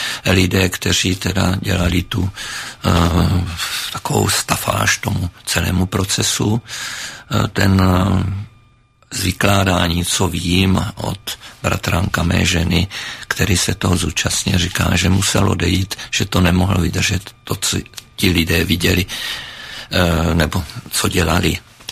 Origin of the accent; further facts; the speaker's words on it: Litohoř, Vysočina Region, Czechia; já pocházím z Litohoře, to znamená, je to kousek od Moravských Budějovic